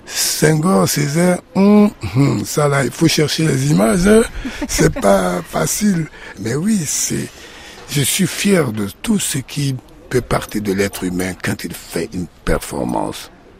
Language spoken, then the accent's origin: French; Abengourou, Comoé, Côte d’Ivoire; comme on dit chez nous, de ma ville natale de l'Indénié à Ben Gourou